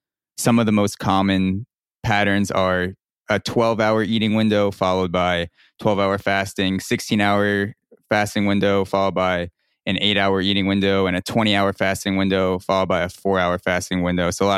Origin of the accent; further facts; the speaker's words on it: New York, United States; I grew up in New York and I just moved into Brooklyn this year.